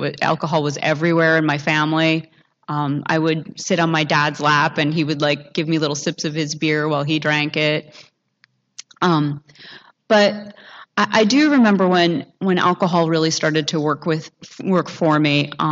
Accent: Massachusetts, United States; I grew up on the East Coast. … south of Boston. Irish family.

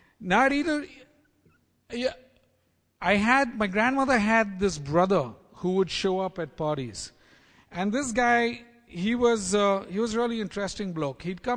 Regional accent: Mumbai, Maharashtra, India; So I grew up in a fairly middle-class family in Bombay, India.

